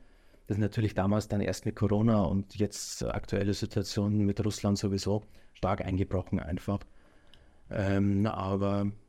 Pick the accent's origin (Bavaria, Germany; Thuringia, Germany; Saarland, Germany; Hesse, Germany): Bavaria, Germany; Weiden; now in Weiden, Germany; dann ist die Entscheidung letztendlich auf meine Heimat gefallen, auf Weiden, weil meine Frau kannte Weiden sowieso durch mehrere Besuche und ich habe immer eine sehr, sehr enge Verbindung zur Heimat und zur Oberpfalz.